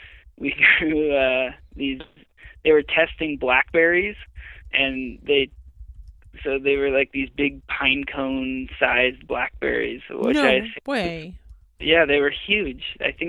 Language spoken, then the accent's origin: English; Seattle, Washington, United States; So I grew up in the Seattle area, went to school at Western Washington University in Bellingham